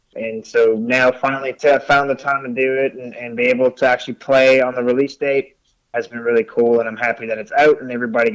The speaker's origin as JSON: {"language": "English", "town": "Montreal", "region": "Quebec", "country": "Canada", "tie": "born or raised there", "said": "like anybody growing up in Montreal, I grew up playing hockey, wanted to play in the NHL."}